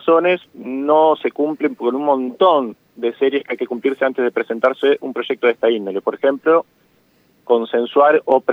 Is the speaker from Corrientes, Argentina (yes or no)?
no; Chubut, Argentina; los que vivimos en la Patagonia y los que somos de Chubut, que somos una provincia de 500.000 habitantes